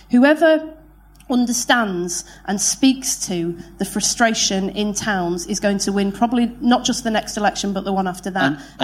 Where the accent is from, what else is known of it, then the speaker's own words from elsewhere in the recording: Manchester, North West England, United Kingdom; born there; I was born in Manchester in 1979.